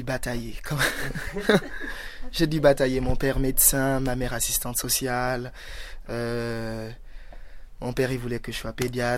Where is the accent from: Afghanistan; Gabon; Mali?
Gabon; Ouais, je suis originaire du Gabon.